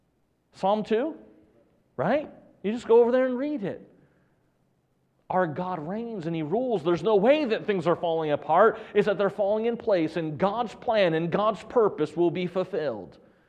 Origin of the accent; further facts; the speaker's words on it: United States; I'm an American citizen, and I'm thankful for the opportunity to be in this country and to be a citizen of this country.